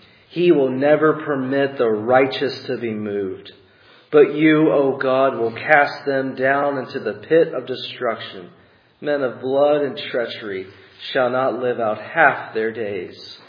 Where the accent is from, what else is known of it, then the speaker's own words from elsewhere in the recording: Texas, United States; I couldn't wait to bring her to my hometown in East Texas. There isn't much to see